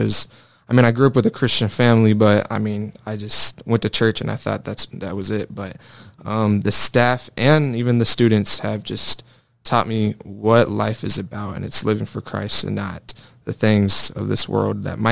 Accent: Knoxville, Tennessee, United States; I am from Tennessee, Knoxville, Tennessee.

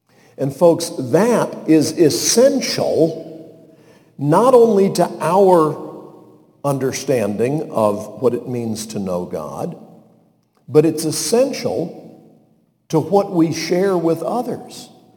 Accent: North Carolina, United States; do you believe that … that I'm from North Carolina and that I'm this many years old?

